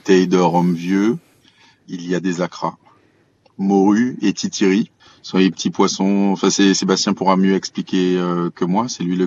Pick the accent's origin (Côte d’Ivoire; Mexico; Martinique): Martinique; Rivière-Pilote; Je viens de Rivière-Pilote, c'est une petite commune dans le sud de la Martinique.